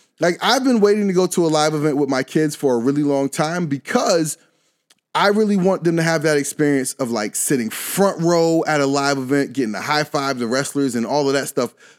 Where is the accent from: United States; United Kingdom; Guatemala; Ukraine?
United States; North Carolina; I live in Connecticut. I grew up in North Carolina.